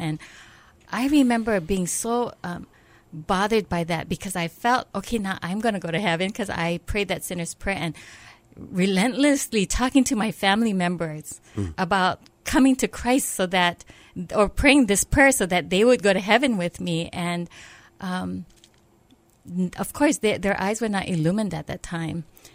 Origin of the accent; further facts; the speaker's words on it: Hawaii, United States; Well, I grew up in a Buddhist home. I'm third generation Japanese, and I grew up in this really small town on Maui on the North Shore.